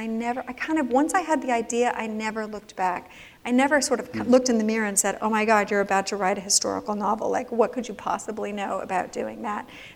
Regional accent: California, United States; I'm from California, so don't... We're all a little bit that way.

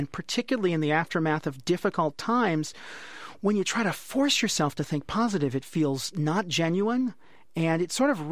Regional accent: United States; As a psychologist and as an American, right? Americans are so positive.

